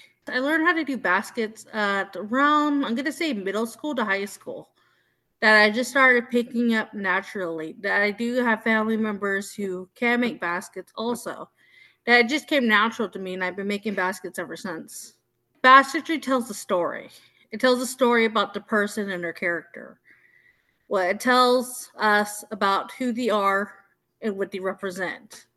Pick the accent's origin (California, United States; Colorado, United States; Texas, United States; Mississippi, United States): California, United States; I'm 22 years old. I come from the Round Valley Indian Tribes Reservation.